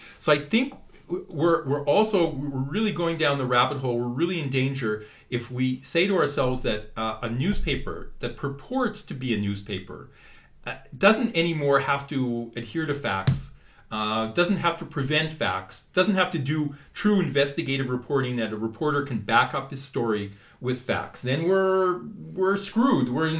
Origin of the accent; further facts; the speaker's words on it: Canada; I remember growing up in Canada and, you know, starting to read or European newspapers and while in Canada.